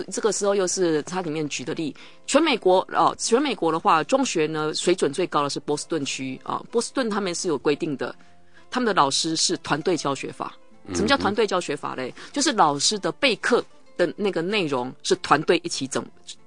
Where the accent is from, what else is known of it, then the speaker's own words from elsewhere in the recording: Taiwan; 因为如果我们台湾人，我们也常常讲说